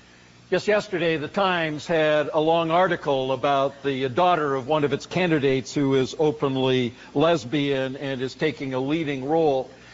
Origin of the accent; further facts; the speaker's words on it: Vancouver, British Columbia, Canada; in Vancouver, British Columbia, my hometown